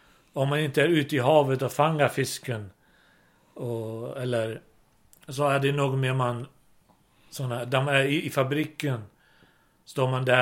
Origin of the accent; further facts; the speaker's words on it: Klaksvik, Faroe Islands; Swedish is a second language; från min hemstad Klaksvik